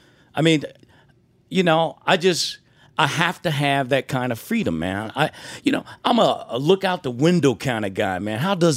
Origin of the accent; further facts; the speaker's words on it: Detroit, Michigan, United States; I mean, growing up in Detroit, I mean, I played all that stuff on the radio, man.